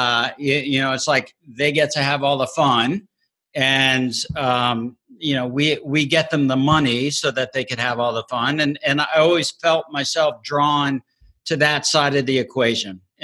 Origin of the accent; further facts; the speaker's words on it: Miami, Florida, United States; also born or lived in Northeast / West Coast; now in Nashville, United States; But I grew up in Miami. I went to school in the Northeast. I worked in the Northeast for 7 years. Then I worked on the West Coast for 6 years, and then migrated to Nashville